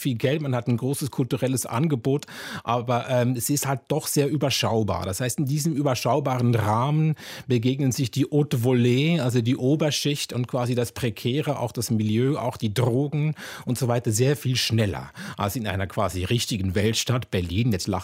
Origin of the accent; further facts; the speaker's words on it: Zurich, Switzerland; Die Klischees sind nicht alle falsch, die man sich über die Schweiz macht und über Zürich. Auch quasi meine Heimatstadt, wenn man so möchte.